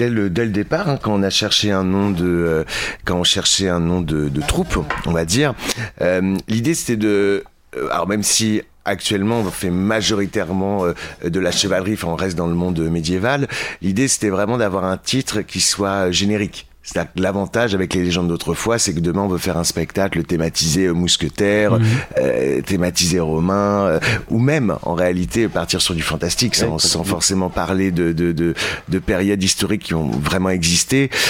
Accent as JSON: {"language": "French", "town": "Paris", "region": "Île-de-France", "country": "France", "said": "je suis beaucoup présent en Charente-Maritime, mais je suis aussi de Paris, je navigue dans plein de villes en tournée tout le temps"}